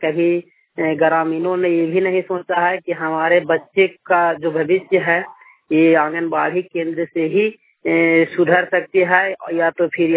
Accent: Chatra, Jharkhand, India; और मेरा गांव करगु पटेर, पंचायत बरैनी, पोस्ट बरैनी, जिला चतरा, थाना चतरा, प्रखंड चतरा, राज्य झारखंड का स्थानीय निवासी हूं।

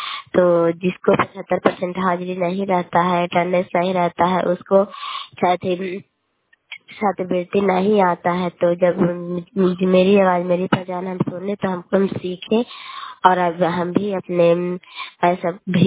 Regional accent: Kalyanpur, Bihar, India; घर कल्याणपुर वाली, मिर्ची पंचायत प्रखंड चंडी, जिला लंदा का निवासी हूँ।

